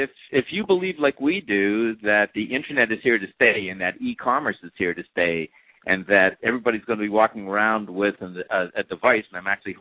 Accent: Canada; I'm originally from Canada, and I did my undergraduate work there.

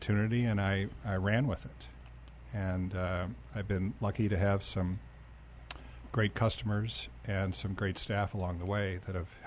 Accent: Cleveland, Ohio, United States; moved away as an adult; I grew up in Cleveland in an Irish Catholic family. I have four brothers and a sister, and and I came to Arizona State in 66.

